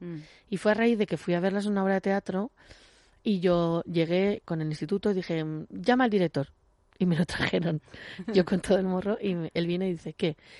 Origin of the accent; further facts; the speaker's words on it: Barcelona, Catalonia, Spain; porque yo soy de Barcelona, en ese caso